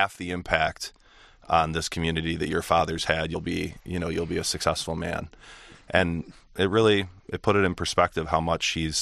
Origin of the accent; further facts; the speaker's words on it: Birmingham, Michigan, United States; I grew up in the Birmingham-Bloomfield area, and I went to the same school that my mom and my dad attended, which was Holy Name, and my sister went there as well. And after that, I went to Brother Rice, and so I got my share of Catholic education